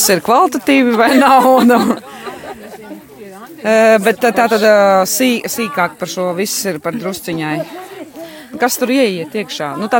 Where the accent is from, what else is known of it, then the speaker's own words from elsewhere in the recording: Vidzeme, Latvia; Būdama vidzemniece, es tev varu pateikt, nav visur vidzemē šāda betonka.